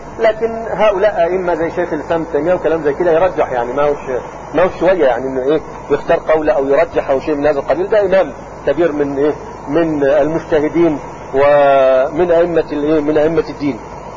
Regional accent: Egypt; مثلا كان عندنا في مصر ان الجد يحجب الاخوة

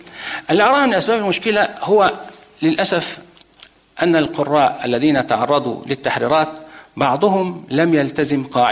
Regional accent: Egypt; في المعاهد الأزهرية عندنا في مصر

